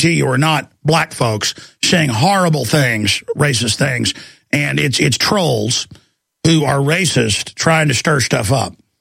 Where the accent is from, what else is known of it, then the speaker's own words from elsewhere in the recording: Dallas, Texas, United States; Me, I mean, I grew up in Dallas, Texas. I'm 38 years old.